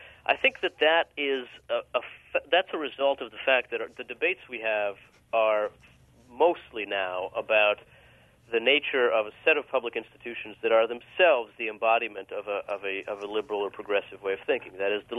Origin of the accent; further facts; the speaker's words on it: United States; You know, I'm an American, and I think that there's very little place for monarchy in a free society.